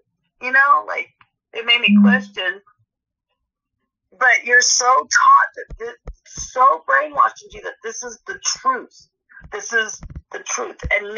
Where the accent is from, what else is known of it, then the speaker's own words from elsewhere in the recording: San Jose, California, United States; I was raised in San Jose, and we took a field trip to San Francisco Museum